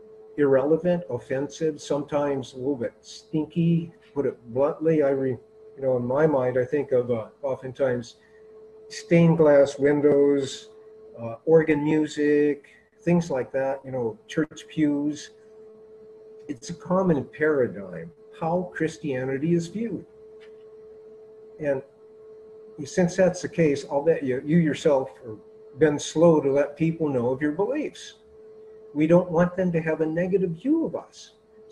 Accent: Midwest, United States; I grew up in the Midwest, and I remember migratory geese too.

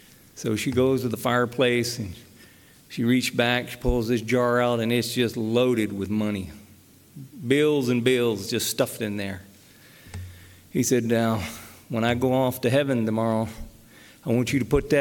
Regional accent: the South, United States; I can remember growing up in the South that running out in the morning barefoot, and the grass would be very wet.

